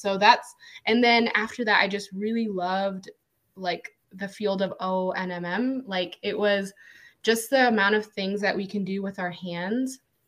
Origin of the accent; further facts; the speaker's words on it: Illinois, United States; So I grew up in Illinois.